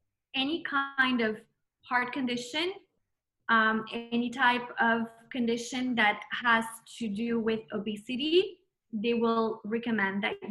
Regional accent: United States; I'm both French and American. One thing that I've always realized growing up in the States, being raised by a French mother, was that she always made a point that inside the house, we should keep the French etiquette going.

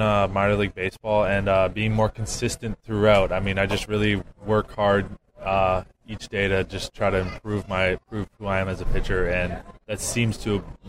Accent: Victoria, British Columbia, Canada; now in United States; I got my time on the island, because I'm from Victoria, British Columbia, so it's on an island.

